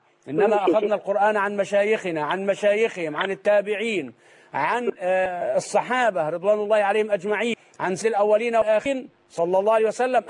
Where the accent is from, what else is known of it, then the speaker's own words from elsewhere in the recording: Egypt; الإبداع عندنا في مصر وفي كتير من بلاد الإسلام هو الرقص